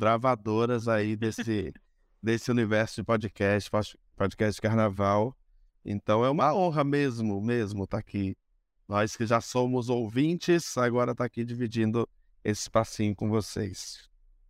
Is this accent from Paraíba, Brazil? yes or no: no; Volta Redonda, Rio de Janeiro, Brazil; Mas eu não sou do Rio, eu sou do interior do estado, Volta Redonda